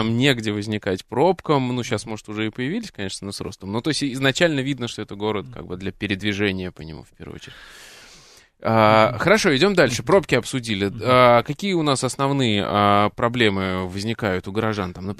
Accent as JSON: {"language": "Russian", "town": "Samara", "region": "Samara Oblast", "country": "Russia", "tie": "born or raised there", "said": "я просто родом из Самары"}